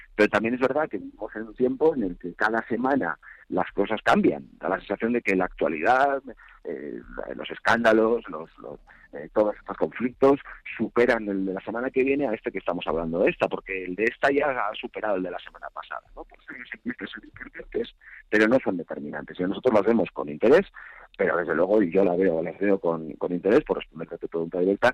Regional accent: Spain

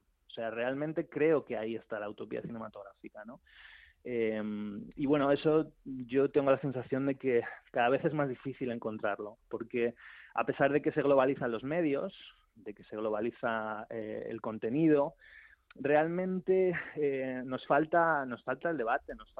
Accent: Spain; creo que es parte del desarrollo personal como cinéfilo o como ser humano, ¿no? Como español.

